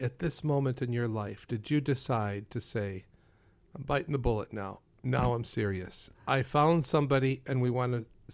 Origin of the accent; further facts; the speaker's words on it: Rochester, New York, United States; I grew up in St. Ambrose Church, too, in Rochester.